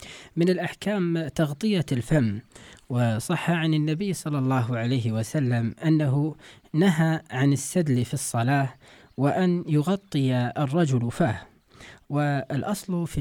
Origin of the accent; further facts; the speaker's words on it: Kuwait; اللي إحنا نسميه عندنا في الكويت التلثم